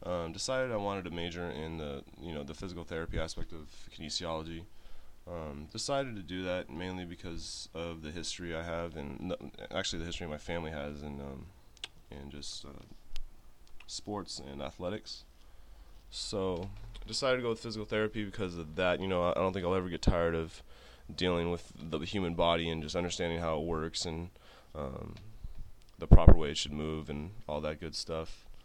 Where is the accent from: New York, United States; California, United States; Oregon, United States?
California, United States; San Diego; So I'm from San Diego. I've lived here all my life.